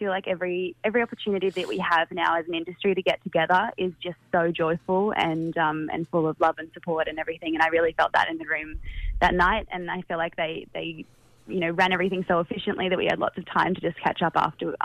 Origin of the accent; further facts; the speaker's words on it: Mullumbimby, New South Wales, Australia; now in Gold Coast, Australia; My mob is from the Kulin Nation, but I spent most of my time growing up on Bundjalung country in Mullumbimby and now live on Yugambeh country on the Gold Coast, so kind of been around a little bit